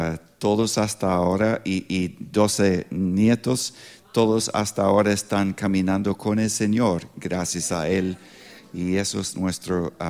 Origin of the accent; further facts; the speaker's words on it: Pittsburgh, Pennsylvania, United States; born there; Spanish is a second language; Lo siento, soy gringo de gringos, nací aquí en Pittsburgh.